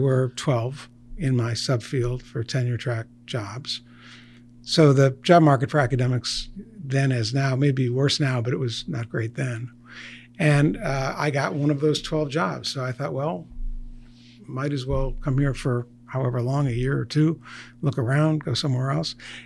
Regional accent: Buffalo, New York, United States; No, I grew up in Buffalo until I went off to college.

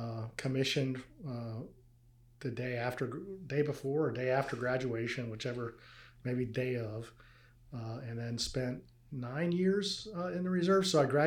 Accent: Maryland, United States; So I was born in Maryland, just outside of D.C., in 1970.

